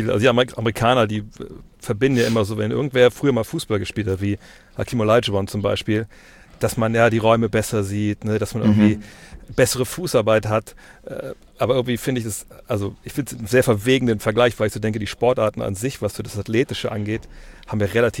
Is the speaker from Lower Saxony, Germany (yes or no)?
yes; Wolfsburg, Lower Saxony, Germany; ich komme aus Wolfsburg